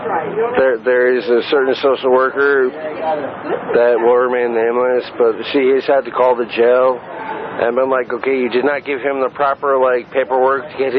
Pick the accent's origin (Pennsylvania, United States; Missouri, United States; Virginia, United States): Virginia, United States; I lost my wallet. I'm from Virginia.